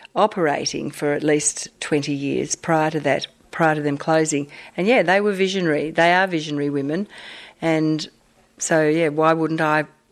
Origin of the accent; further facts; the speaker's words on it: Flinders Island, Tasmania, Australia; I grew up here on Flinders Island and on Long Island, which is one of the little islands just off Cape Barron Island.